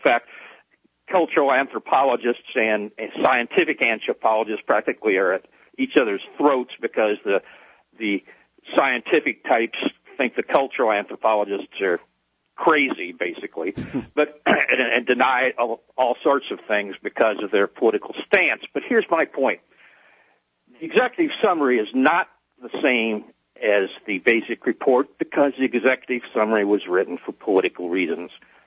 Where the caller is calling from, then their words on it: New Orleans, Louisiana, United States; Yes, I'm calling from New Orleans.